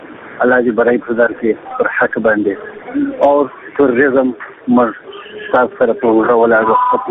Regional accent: Afghanistan; زه د یو افغان په حیث د هر افغان دا هیله لرم

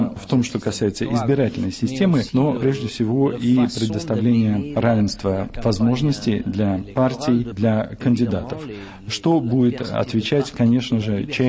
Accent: Catalonia, Spain; Russian is a second language; я могу на него ответить сам как каталонец. Конечно, я испанец, но одновременно я из Каталонии, и, конечно, такие заявления касаются и моей страны, моего региона.

